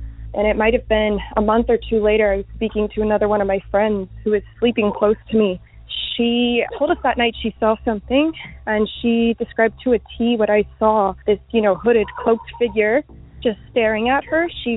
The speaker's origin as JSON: {"language": "English", "town": "Houston", "region": "Texas", "country": "United States", "said": "I am from Houston, but this story takes place in Livingston, Texas."}